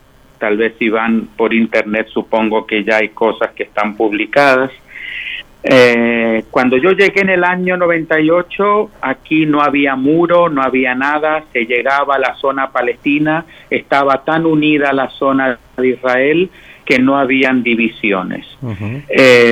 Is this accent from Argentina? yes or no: yes; Rivadavia, Mendoza, Argentina; yo originariamente soy de Mendoza, de la provincia del Sol y del Buen Vino, particularmente del departamento de Rivadavia, que es un departamento dentro de la provincia.